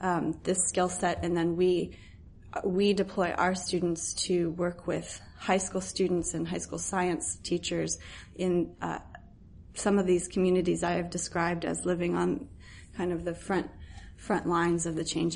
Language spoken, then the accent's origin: English; Virginia, United States; I grew up right outside of the Washington, D.C. Beltway in Virginia, near the Shenandoah River Valley.